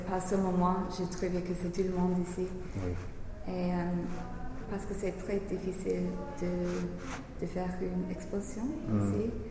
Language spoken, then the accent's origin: French; England, United Kingdom; accent: English; French is a second language; je sais que j'ai un accent anglais, parce que bien sûr, je suis anglaise.